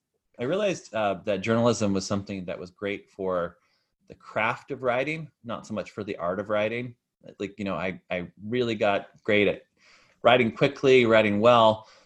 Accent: Idaho, United States; I grew up in Idaho, where there aren't a lot of writers.

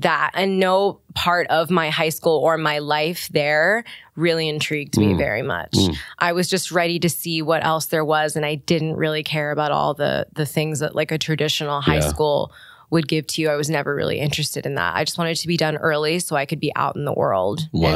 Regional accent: Beaverton, Oregon, United States; especially growing up in Beaverton, Oregon, which at the time was not the most diverse place in the world.

